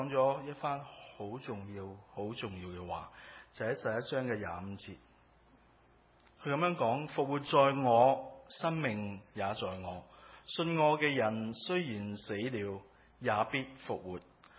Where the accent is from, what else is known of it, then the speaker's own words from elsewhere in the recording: Hong Kong; 我喺香港出世长大啦